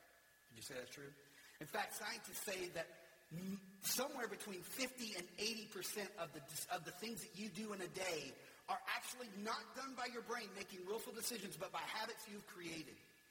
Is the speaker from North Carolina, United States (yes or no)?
no; Louisiana, United States; I grew up in Louisiana in a trailer park